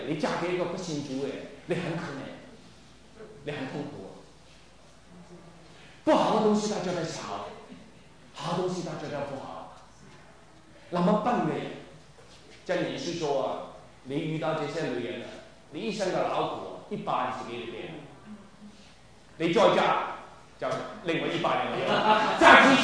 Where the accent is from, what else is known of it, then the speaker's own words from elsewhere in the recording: Guangdong, China; 我是广东人嚟